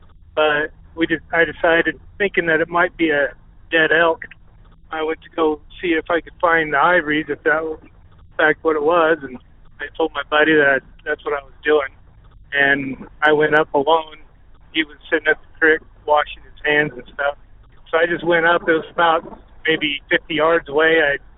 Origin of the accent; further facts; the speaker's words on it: Jackson, Wyoming, United States; I was born and raised in Jackson, Wyoming.